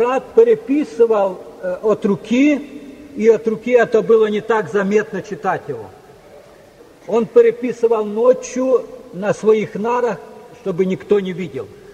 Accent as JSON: {"language": "Russian", "town": "Kharkiv", "region": "Kharkiv Oblast", "country": "Ukraine", "said": "Я сам с Украины, города Харькова."}